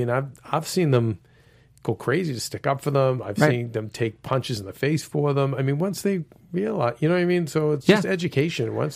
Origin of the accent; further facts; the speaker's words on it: Boston, Massachusetts, United States; I mean, I'm from Boston, so, racism, and it can be the bad Bostonians are bad.